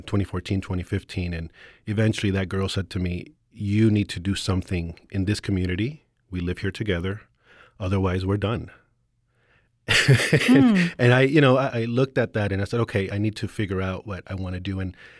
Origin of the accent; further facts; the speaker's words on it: Las Vegas, Nevada, United States; also born or lived in Canada; I'm originally from Las Vegas. I grew up here, and I moved to Canada, and I lived there for about 6 years, and I never actually thought I would move back to Las Vegas.